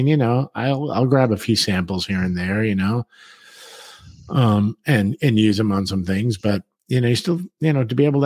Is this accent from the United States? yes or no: yes; San Diego, California, United States; obviously we're all from San Diego.